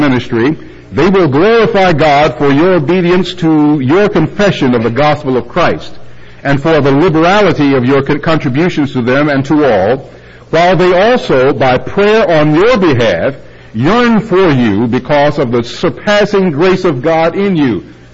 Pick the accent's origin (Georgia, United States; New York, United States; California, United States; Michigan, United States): Michigan, United States; Detroit; growing up in Detroit, there were two games on in the Pro League, in NFL. The Detroit Lions would play the Green Bay Packers